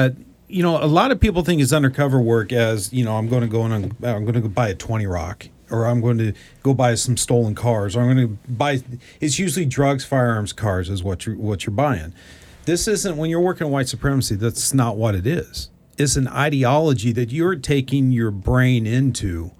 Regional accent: Phoenix, Arizona, United States; I grew up in Phoenix. I never knew there was white supremacy.

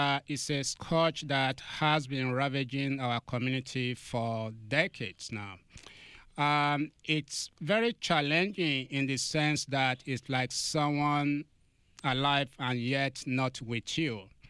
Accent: Nigeria; Growing up in Nigeria in those days was a little bit of a challenge.

